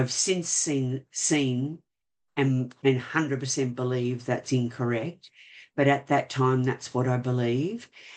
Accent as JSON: {"language": "English", "town": "Sydney", "region": "New South Wales", "country": "Australia", "said": "I'm from Sydney in Australia."}